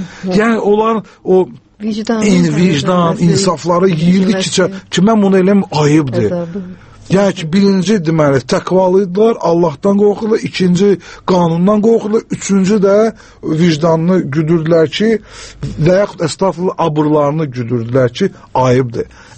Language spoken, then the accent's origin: Azerbaijani; Baku, Azerbaijan; mən də özüm Bakılıyam, əslin belə dərin geçir, mən özüm də Bakılı deyirəm, əslin mənim başqa yerdəndir, başqa Azərbaycan regionlarından, amma mən əgər bu şəhərdə doğulmuşamsa, burada tərbiyə almışamsa